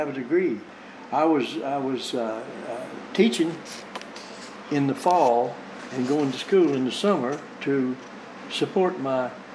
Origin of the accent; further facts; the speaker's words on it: Blackie, United States; I was raised in Blackie, and I started out at Lee's College in the fall of 1959.